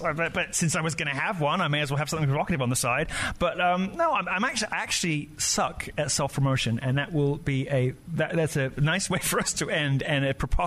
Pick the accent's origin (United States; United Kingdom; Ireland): United Kingdom; I know, but I'm so British. I hate self-promotion.